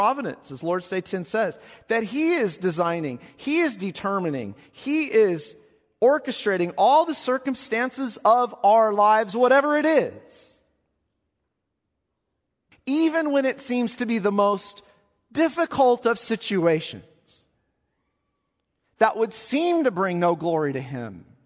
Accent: Hanford, California, United States; And this is a wonderful family in my home church growing up in Hanford

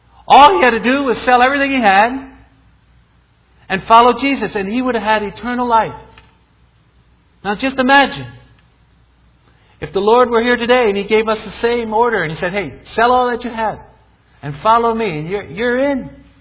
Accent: Florida, United States; And you know, I'm from Florida and I get scared when you talk about votes.

